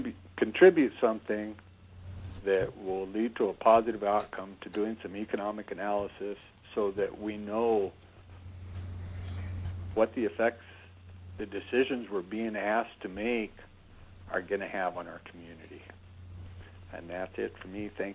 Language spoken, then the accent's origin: English; Kodiak, Alaska, United States; I'm from Kodiak, Alaska. I have a mom-and-pop charter operation here in Kodiak.